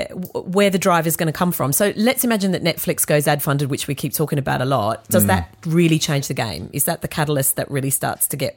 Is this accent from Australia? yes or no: yes; Australia; now in United Kingdom; And I grew up in Australia.